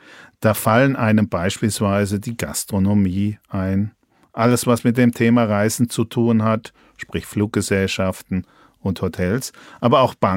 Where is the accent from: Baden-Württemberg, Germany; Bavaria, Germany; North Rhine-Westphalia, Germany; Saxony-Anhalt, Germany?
Bavaria, Germany; Naja, als Franke komme ich knapp hinter dem Schwaben.